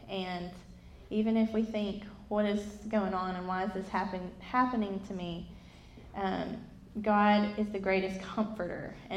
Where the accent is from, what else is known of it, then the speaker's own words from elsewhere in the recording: Nashville, Tennessee, United States; now in Madison, United States; My husband Ryan and I moved to the Madison area after getting married, but we grew up together in Nashville, Tennessee